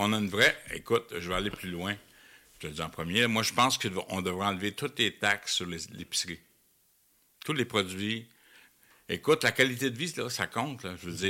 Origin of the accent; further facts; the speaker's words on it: Joliette, Quebec, Canada; Mais tu sais, je viens de Joliette, hein.